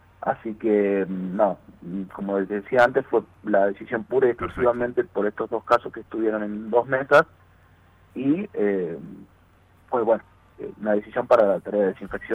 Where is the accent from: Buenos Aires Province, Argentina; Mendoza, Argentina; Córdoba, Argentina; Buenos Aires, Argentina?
Córdoba, Argentina; Brinkmann; somos ciudadanos de Brinkmann, vivimos en Brinkmann, nos criamos en Brinkmann